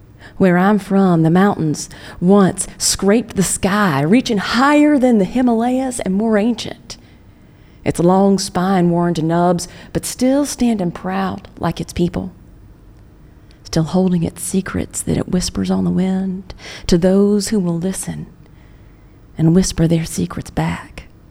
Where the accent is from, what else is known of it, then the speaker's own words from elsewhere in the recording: Chattanooga, Tennessee, United States; I am from Appalachia. I'm from Chattanooga, Tennessee, which, although it is a city in Appalachia